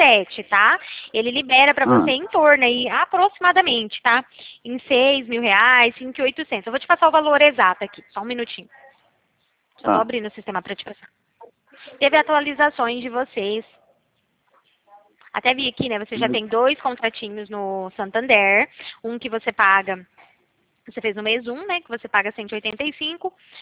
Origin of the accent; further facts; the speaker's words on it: Araçatuba, São Paulo, Brazil; eu sou de Araçatuba, trabalho na central de Araçatuba.